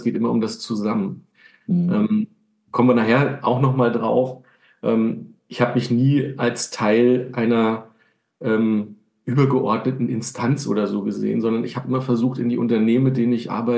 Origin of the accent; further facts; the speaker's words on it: eastern Germany, Germany; da ich ja auch ein Kind des Ostens bin und in der Schule noch russische Sprache gelernt habe, die kann ich heute leider nicht mehr so gut